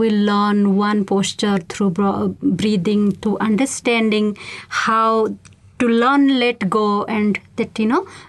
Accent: India; So I come from India.

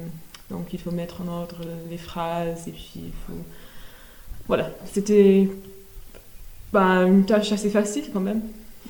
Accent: Timaru, Canterbury, New Zealand; comme je viens de Timaru

